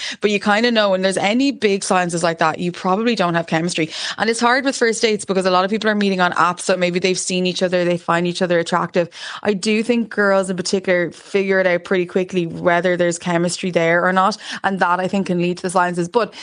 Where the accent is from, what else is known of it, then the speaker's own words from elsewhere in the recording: Ireland; And as Irish women, we want the crack, and we want it to be fun